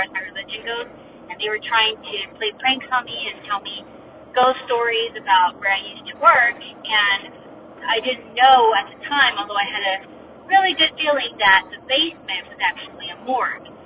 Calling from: Utah, United States; I'm from Utah.

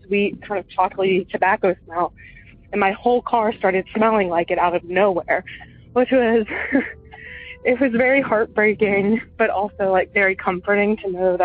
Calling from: Maryland, United States; I'm calling from Western Maryland.

